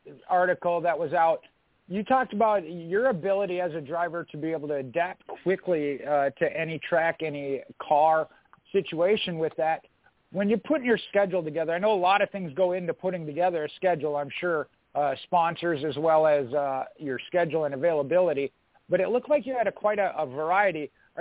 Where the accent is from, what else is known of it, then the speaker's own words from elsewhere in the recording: Wisconsin, United States; growing up in Wisconsin, I know some of the tracks up in that area haven't come from Minnesota.